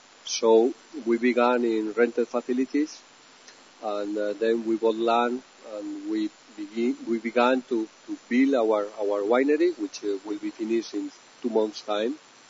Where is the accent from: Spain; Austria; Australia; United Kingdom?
Spain; La Rioja; English is a second language; I am from Rioja